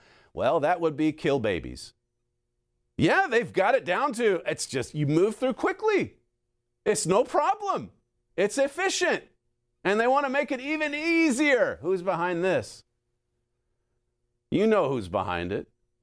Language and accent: English; Liverpool, North West England, United Kingdom; Yeah, I'm from Liverpool, right?